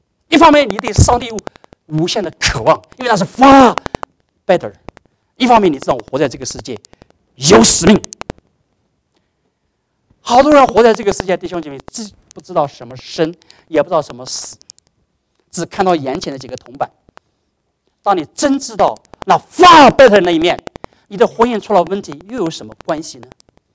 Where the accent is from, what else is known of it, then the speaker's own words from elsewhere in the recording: Anhui, China; 我家乡风不是讲我老家安徽哦